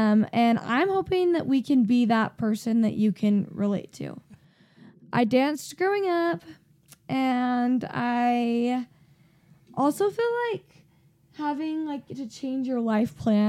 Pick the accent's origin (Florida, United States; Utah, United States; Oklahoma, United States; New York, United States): Utah, United States; Draper; I'm 20 years old. I'm from Draper, Utah.